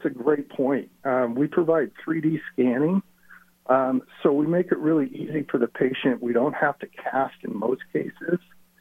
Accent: Austin, Texas, United States; Originally from Austin, Texas.

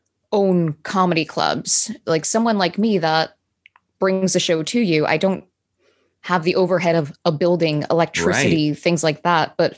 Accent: Brick Township, New Jersey, United States; In Brick Township. So down the shore.

